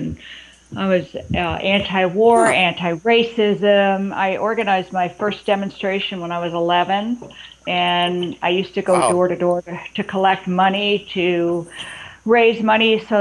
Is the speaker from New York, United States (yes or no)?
yes; New York, United States; You know, I'm a New Yorker. Doesn't happen to me.